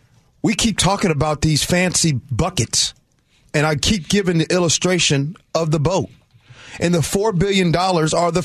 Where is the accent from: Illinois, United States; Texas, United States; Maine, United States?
Illinois, United States; Chicago; I'm from Chicago. My grandmother lived in Robert Taylor Homes. I know what that's like.